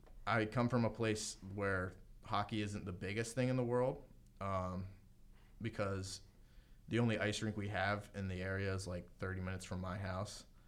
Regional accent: Meadville, Pennsylvania, United States; because I'm from Meadville area, and Erie was only an hour away, so I got to see him play in Erie.

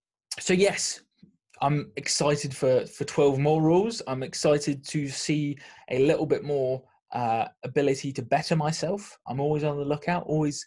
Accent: England, United Kingdom; this is why the Premier League is the best league, in my opinion, even if I am English and saying this.

